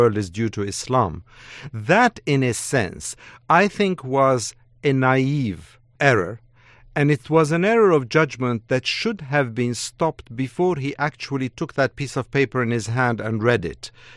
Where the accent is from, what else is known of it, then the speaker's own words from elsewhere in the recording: Armenia; English is a second language; You see, as an Armenian, I can get away with it. English is not my first language, so I can coin words.